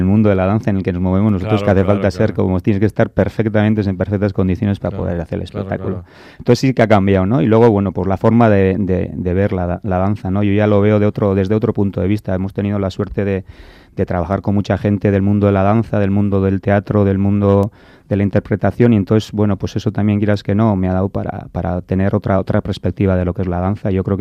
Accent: Bergara, Basque Country, Spain; now in San Sebastián, Spain; yo vengo de Vergara. En Vergara pues había aprendido solo lo que era el baile mucho, muy tradicional. Vine a Donosti con la excusa de estudiar

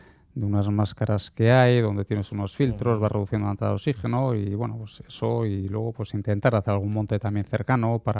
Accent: Barakaldo, Basque Country, Spain; now in Artziniega, Spain; Soy de Baracaldo.

